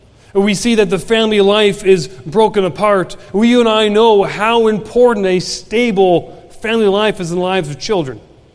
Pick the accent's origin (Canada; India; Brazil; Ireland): Canada; British Columbia; also born or lived in Nova Scotia; I am from Canada, but I'm from the other side of Canada. If you know where Spokane, Washington is, I grew up 3 hours north of Spokane. Dad was a cowboy. I'm a good old country boy myself.